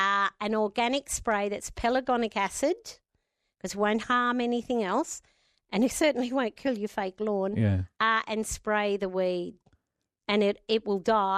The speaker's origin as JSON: {"language": "English", "region": "New South Wales", "country": "Australia", "also_born_or_lived": "Hahndorf, South Australia", "said": "because we're from New South Wales, or originally Harndorf, South Australia."}